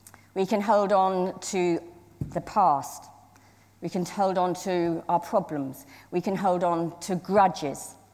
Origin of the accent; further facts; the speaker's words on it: Scotland, United Kingdom; I was brought up in Scotland, and we were not allowed to go on the hill. We call mountains hills in Scotland.